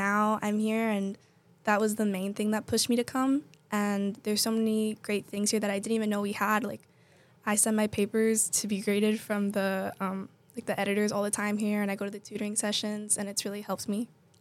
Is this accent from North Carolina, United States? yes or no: no; Kendall, Florida, United States; So I grew up around this area. I'm from Kendall. So I grew up coming to events here at Kendall, like the summer camp.